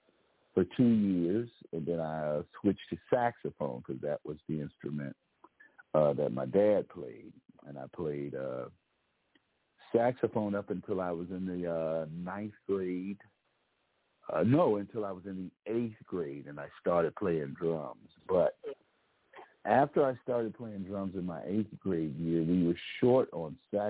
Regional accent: Capitol Heights, Maryland, United States; I'm from this area, the DMV. I grew up in Capitol Heights, graduated from Suitland

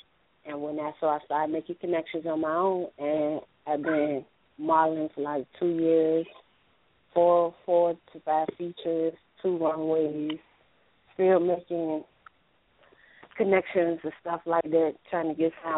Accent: Richmond, Virginia, United States; Well, I'm from Richmond, Virginia. I'm 24, and I started modeling.

